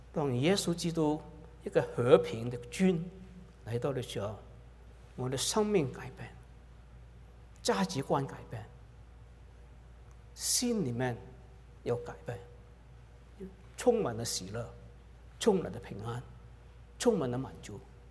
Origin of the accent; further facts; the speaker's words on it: Hong Kong; now in Canada; 一个弟兄和我一起在香港长大的